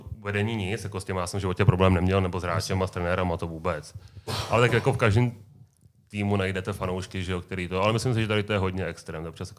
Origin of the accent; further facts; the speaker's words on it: Plzeň, Plzeň Region, Czechia; Ne, my jsme z Plzně